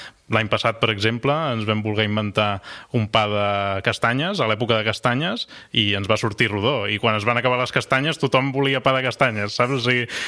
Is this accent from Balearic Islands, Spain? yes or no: no; Barcelona, Catalonia, Spain; now in Lleida, Spain; I jo sóc de Barcelona, també, i quan vaig venir a Lleida